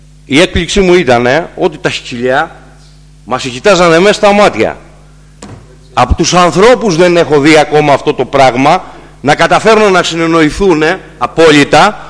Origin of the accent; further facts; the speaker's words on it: Piskokefalo, Crete, Greece; στα κομμάτια από το χωριό μου που είναι το Πισκοκέφαλο και κάτω